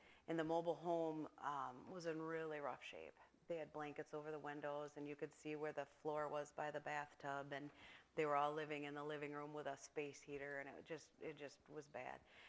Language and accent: English; Hamilton, Michigan, United States; I am from Hamilton.